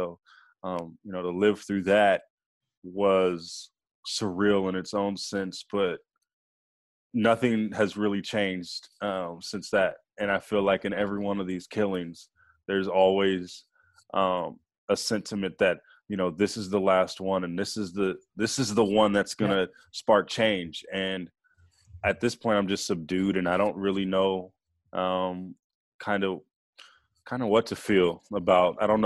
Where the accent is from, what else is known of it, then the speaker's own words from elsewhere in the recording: Oakland, California, United States; I grew up in Oakland, and I remember the night that Oscar Grant got killed.